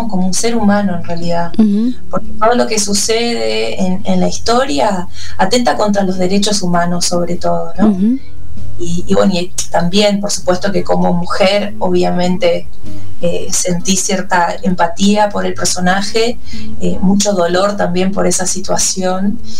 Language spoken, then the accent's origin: Spanish; Paso de los Libres, Corrientes, Argentina; yo vengo de Paso de los Libres Corrientes, que es un pueblo muy pequeño